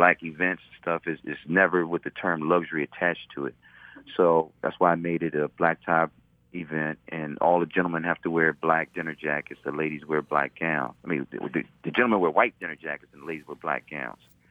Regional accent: Washington, District of Columbia, United States; I grew up in Northwest Washington, D.C.

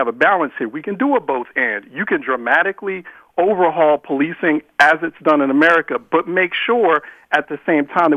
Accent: Philadelphia, Pennsylvania, United States; my hometown of Philadelphia

